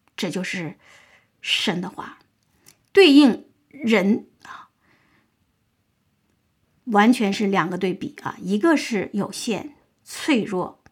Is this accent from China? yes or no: yes; China; 我们中国人用了个音啊